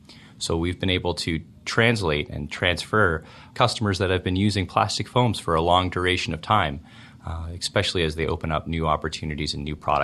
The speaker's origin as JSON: {"language": "English", "region": "New York", "country": "United States", "tie": "born or raised there", "said": "I grew up actually on Eastern Long Island."}